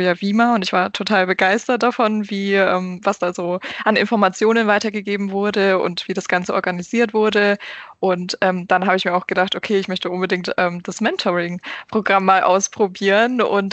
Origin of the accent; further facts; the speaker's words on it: Bayreuth, Bavaria, Germany; ich komme ja aus Bayreuth